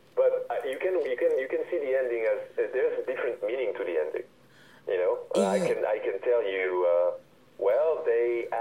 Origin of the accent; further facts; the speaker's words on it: Republic of the Congo; English is a second language; Because I grew up in Congo, Brazil. I survived a civil war when I was 17, 16 there for a year.